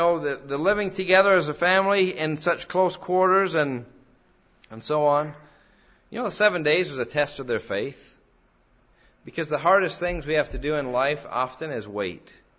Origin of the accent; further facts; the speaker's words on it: England, United Kingdom; I come from England where it seemed like it rains every day